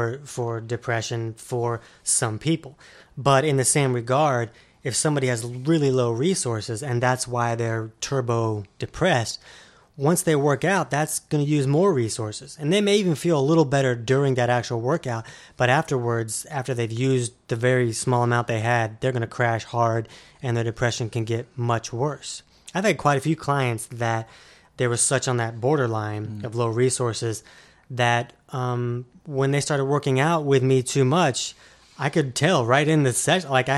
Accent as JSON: {"language": "English", "region": "Florida", "country": "United States", "said": "I'm from Florida."}